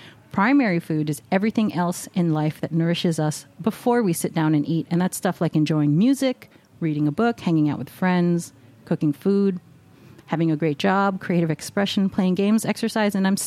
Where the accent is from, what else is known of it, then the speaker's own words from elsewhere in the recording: New York, United States; I'm a native New Yorker.